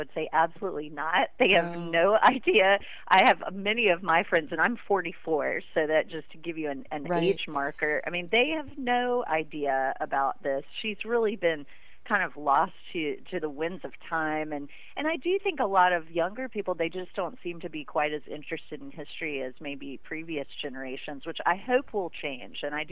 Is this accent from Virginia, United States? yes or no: yes; Richmond, Virginia, United States; I grew up in Richmond, kind of a similar background.